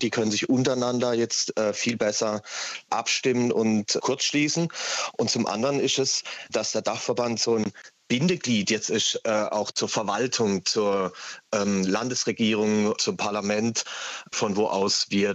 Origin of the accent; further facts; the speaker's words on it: Baden-Württemberg, Germany; also born or lived in Tübingen; in Tübingen geboren, also im schwäbischen Sprachgebiet. Aber Sie werden es gleich hören, ich spreche kein Schwäbisch mehr. Ich bin in der Nähe von Freiburg im Südbadischen aufgewachsen.